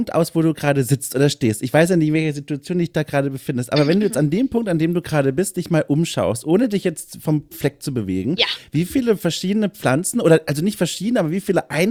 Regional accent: Bavaria, Germany; ich komme ja auch aus Süddeutschland, Franken, und da wurde ich ja mit der katholischen Kirche, also man muss ja sagen, zwangssozialisiert

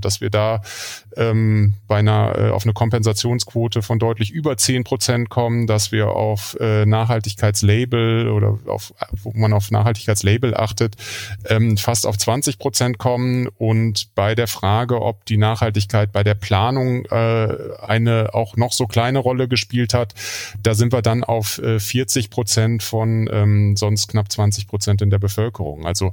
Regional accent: Germany

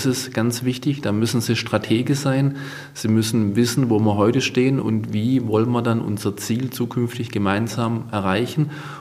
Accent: Baden-Württemberg, Germany; Wir kommen ja aus dem Schwarzwald und das ist schon von der Region her, von der Landschaft eher so geprägt, wie wir es kennen und auch die Menschen, muss ich sagen.

